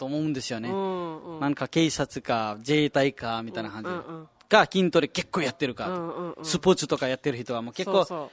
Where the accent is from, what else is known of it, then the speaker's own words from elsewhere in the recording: Nepal; いや、やっぱり、うん、まあ、ネパール料理大好きです。 ね、 ネパール人だから。